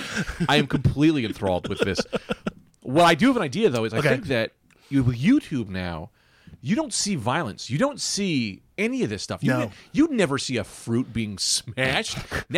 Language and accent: English; Bloomfield, New Jersey, United States; Yeah, I'm from Jersey.